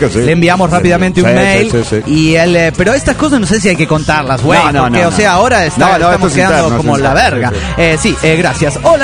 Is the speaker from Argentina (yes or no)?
yes; Argentina; de Argentina